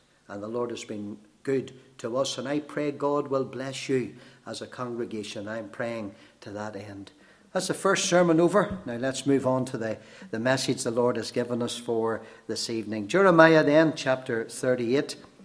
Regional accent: Lurgan, Northern Ireland, United Kingdom; I come from Lurgan

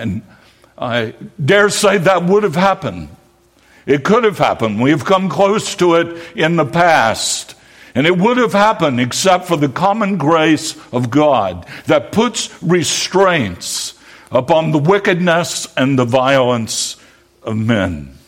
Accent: Winston-Salem, North Carolina, United States; My hometown, Winston-Salem, has seen 3 times more murders this year at this point than it did over the same time last year.

